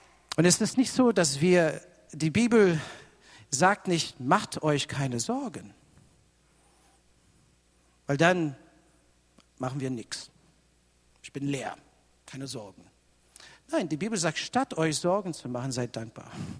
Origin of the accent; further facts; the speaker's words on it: Canada; Und nach wieder einer Reise irgendwo in den Südstaaten kam ich wieder nach Kanada, wo ich herkomme.